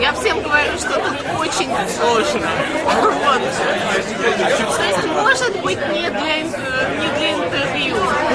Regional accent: Moscow, Russia; accent: Moscow; now in United States; Ну, произношение у меня московское, мне так говорят.

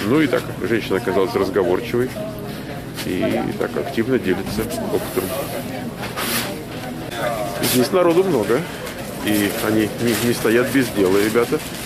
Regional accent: Russia; Тут пацаны говорят, ты откуда турист такой? Я говорю, из Раши.

